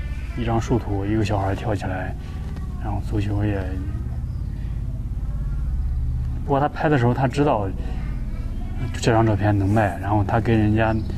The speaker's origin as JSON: {"language": "Chinese", "region": "Shandong", "country": "China", "said": "我山东人。"}